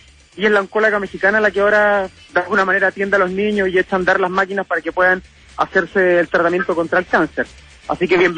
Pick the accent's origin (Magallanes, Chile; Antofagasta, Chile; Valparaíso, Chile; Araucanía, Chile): Magallanes, Chile; Yo soy magallánico, te lo he contado